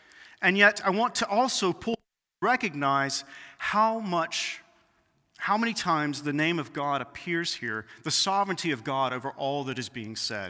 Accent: Mississippi, United States; I grew up in Mississippi, and my grandfather was building a football field around the late 60s, early 70s

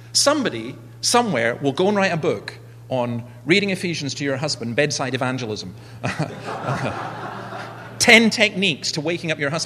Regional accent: Scotland, United Kingdom; We had a girl who became a Christian when I grew up in the Highlands.

